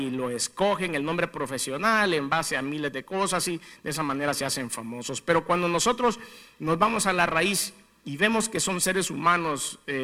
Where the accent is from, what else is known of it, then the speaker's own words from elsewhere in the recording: El Salvador; ¿Cómo somos los salvadoreños de creativos para poner apodos?